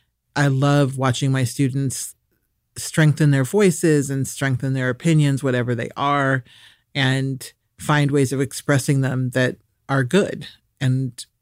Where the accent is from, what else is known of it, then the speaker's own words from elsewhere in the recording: Nebraska, United States; I'm from Nebraska, so in many ways I was home. My parents lived an hour away.